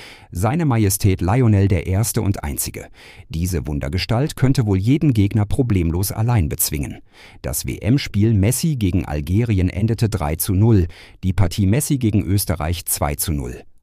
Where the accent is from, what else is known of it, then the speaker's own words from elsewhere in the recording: Stuttgart, Baden-Württemberg, Germany; born there; den ich als gebürtiger Stuttgarter natürlich schon seit Jahren für den allerbesten Kicker halte.